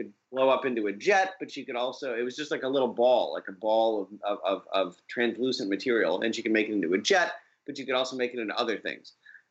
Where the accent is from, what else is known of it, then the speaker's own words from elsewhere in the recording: Syracuse, New York, United States; I mean, look, I'm from Syracuse.